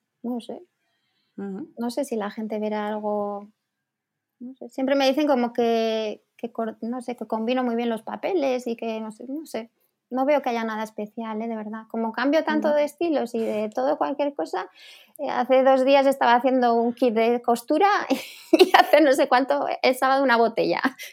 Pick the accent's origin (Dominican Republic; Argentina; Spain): Spain; Zaragoza, Aragon; Yo como soy de Zaragoza y necesitaba yo también compartir todo esto del scrap con gente